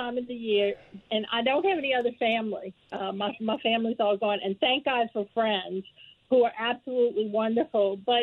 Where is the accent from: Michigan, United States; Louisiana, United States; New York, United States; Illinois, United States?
Louisiana, United States; Harahan; After I graduated high school, I grew up in Harahan.